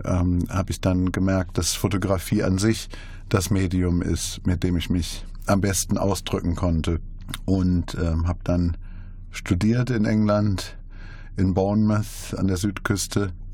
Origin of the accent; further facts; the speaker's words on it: Remscheid, North Rhine-Westphalia, Germany; born there; moved away as an adult; also born or lived in London; now in Berlin, Germany; 1968 in Remscheid geboren, also auch ein Bergischer, wohne aber jetzt in Berlin und London. Seit 1990 bin ich in England wohnhaft und habe 2011 mein Atelier nach Berlin verlegt